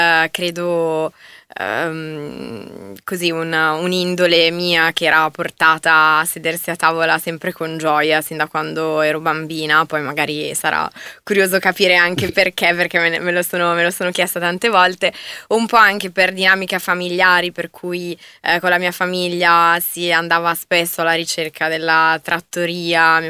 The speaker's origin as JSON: {"language": "Italian", "town": "Milan", "region": "Lombardy", "country": "Italy", "tie": "born or raised there", "said": "Io sono nata a Milano e cresciuta qui, ho iniziato poi a lavorare"}